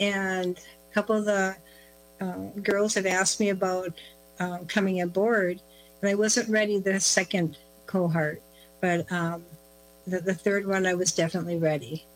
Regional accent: White Earth Reservation, Minnesota, United States; also born or lived in Duluth, United States; I'm from White Earth Reservation. Both my parents are from White Earth. We moved around quite a bit when I was a little girl from the cities, Duluth, and back here to the reservation.

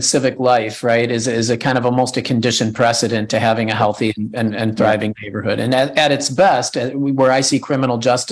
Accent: Chicago, Illinois, United States; now in Milwaukee, United States; I'm from Chicago, Evan. That shouldn't be hard to scale up here in Milwaukee, right?

